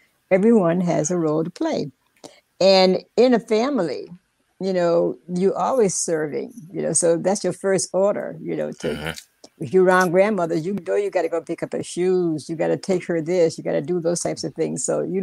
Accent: Tallahassee, Florida, United States; I come from Smoky Hollow, which is where Cascade Park is now, but that's where I was born. And at that time in the 40s

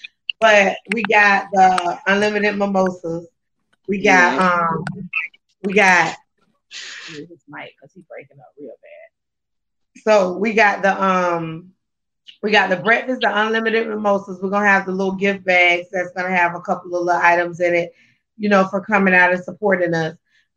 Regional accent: Tallahassee, Florida, United States; because I'm right here from Tallahassee.

